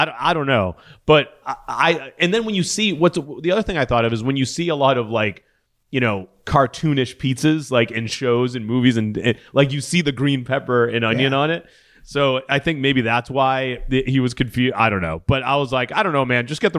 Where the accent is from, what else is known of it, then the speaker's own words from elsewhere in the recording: Massachusetts, United States; I'm from Massachusetts, so I have a lot of friends up there.